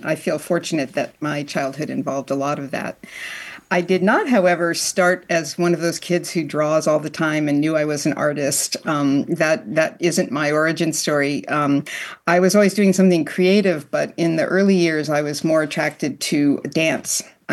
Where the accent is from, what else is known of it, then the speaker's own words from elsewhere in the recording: Washington, District of Columbia, United States; I grew up in the Washington, D.C. area and had parents who loved to travel.